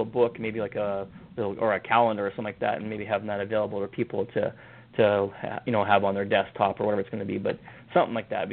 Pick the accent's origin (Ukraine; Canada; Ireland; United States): Canada; Saskatchewan; So where I grew up in Saskatchewan, we all of us boys had nicknames.